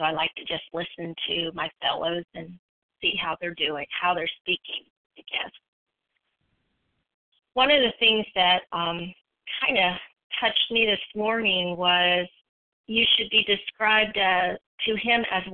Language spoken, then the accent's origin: English; Texas, United States; I'm from Texas.